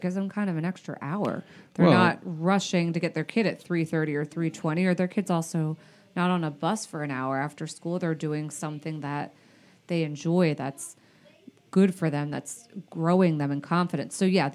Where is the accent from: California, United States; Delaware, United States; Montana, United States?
Delaware, United States; New Castle; Newcastle, Delaware.